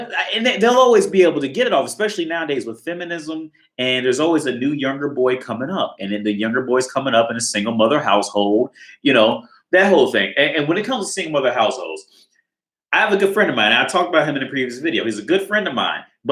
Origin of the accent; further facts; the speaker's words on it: Cincinnati, Ohio, United States; Because like I said, when I'm from Cincinnati, and I went to a trashy high school, so I've seen a lot of trashy shit.